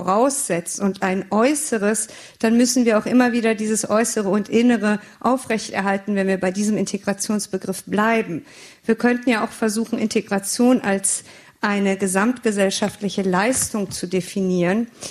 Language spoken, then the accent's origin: German; Boppard, Rhineland-Palatinate, Germany; born there; now in Berlin, Germany; Meine Mutter ist in Boppard am Rhein geboren, ist Rheinländerin. Ich bin in Boppard am Rhein geboren, bin Rheinländerin. Insofern habe ich mich vielleicht in Berlin gut integriert und angepasst.